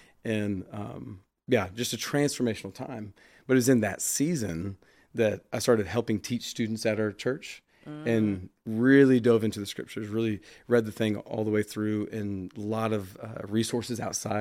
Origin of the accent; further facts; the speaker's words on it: Austin, Texas, United States; Basically, my wife and I, we grew up in Austin. We met when we were kids.